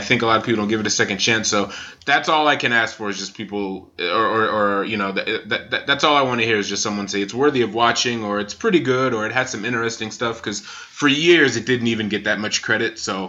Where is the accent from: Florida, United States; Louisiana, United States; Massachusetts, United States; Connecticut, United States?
Massachusetts, United States; also born or lived in New York City; I grew up in Massachusetts. All I knew pretty much growing up was either Massachusetts or New York City, because those were the two places I'm from or whatever.